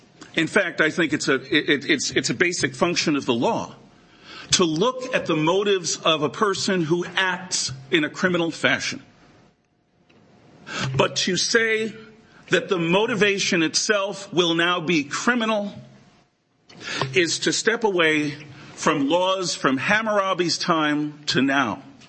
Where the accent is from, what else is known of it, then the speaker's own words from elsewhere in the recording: New York City, New York, United States; I come from a family that was split because my dad's Cuban Puerto Rican, and I grew up around New York City at a time when that mattered.